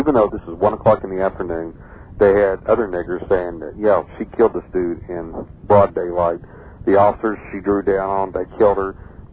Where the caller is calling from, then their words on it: Tulsa, Oklahoma, United States; I'm calling from Tulsa, Oklahoma